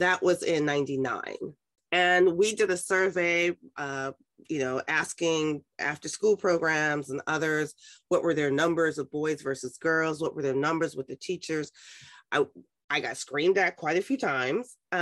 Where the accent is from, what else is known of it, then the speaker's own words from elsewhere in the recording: New York City, New York, United States; I was raised in Harlem. I'm a Black girl, Harlem, with the projects.